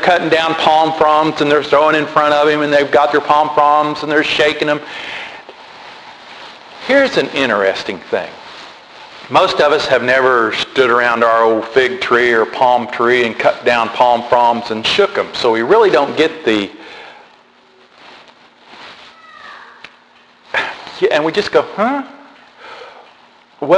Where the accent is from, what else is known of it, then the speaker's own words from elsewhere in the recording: United States; I am an American, I said as I approached that.